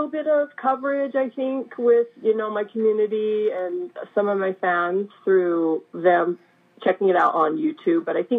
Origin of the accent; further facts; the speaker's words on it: Utah, United States; And yeah, and I'm from Utah.